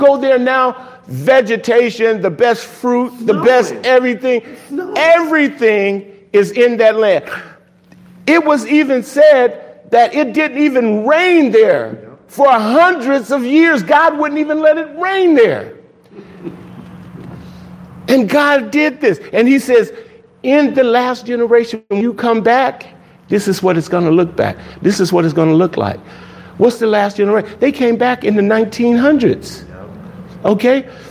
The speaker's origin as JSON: {"language": "English", "town": "Los Angeles", "region": "California", "country": "United States", "said": "So that's, I'm from South Central LA."}